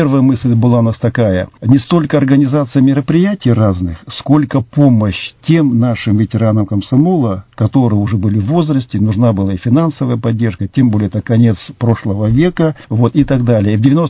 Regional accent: Amur Oblast, Russia; moved away as an adult; also born or lived in Irkutsk; Родом я с Дальнего Востока, с Амурской области. Пионерская моя биография проходила там. Начало комсомольской деятельности тоже в школе. Затем я приехал в Иркутск, поступил в Иркутский государственный университет.

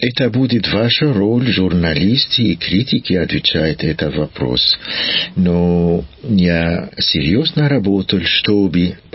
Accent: Egypt; born there; Russian is a second language; also born or lived in England / Switzerland; Я родился в Египте, и моя мама швейцарская, и мой папа из Египта.

